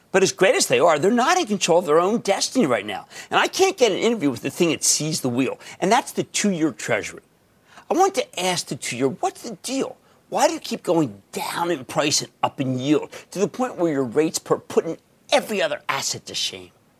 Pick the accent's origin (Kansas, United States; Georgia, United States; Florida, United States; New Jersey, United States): New Jersey, United States; Let's go to John in New Jersey, my home state.